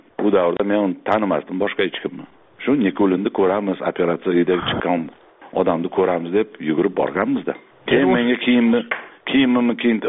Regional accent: Tashkent, Uzbekistan; men Eski shaharda katta bo'lganman, Chuvalach ko'chasida

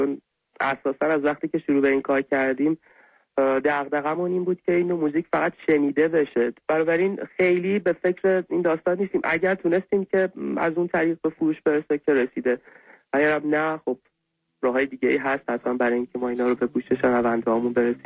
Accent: Iran; چون من ایرانی هستم

